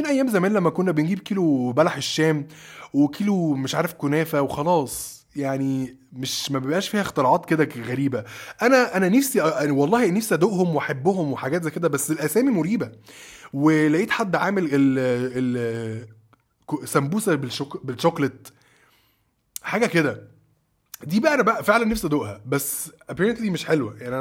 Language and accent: Arabic; Egypt; هنا بقى احنا عندنا في مصر حضرتك عندنا كرياتيفيتي